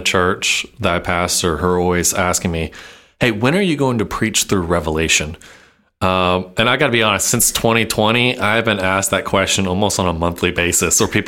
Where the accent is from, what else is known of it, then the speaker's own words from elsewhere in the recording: Tennessee, United States; now in Missouri, United States; I grew up in Tennessee had that, and then moved here